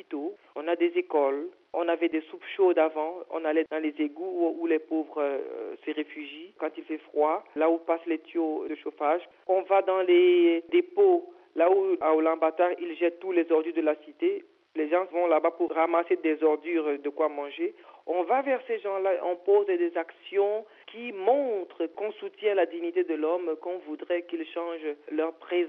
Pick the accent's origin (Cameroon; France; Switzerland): Cameroon; now in Mongolia; Vous voyez, je viens du Cameroun.